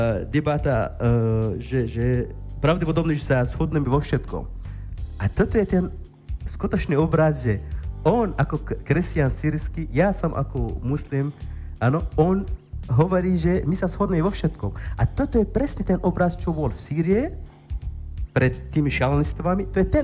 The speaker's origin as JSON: {"language": "Slovak", "region": "Darfur", "country": "Sudan", "lives_now": "Slovakia", "said": "keď ja napríklad pochádzam z Darfuru, moja mamina pochádza z hranice s Keniou, môj otec pôvodne pochádzal z Tuniska, je napol Arab, napol Darfuršan"}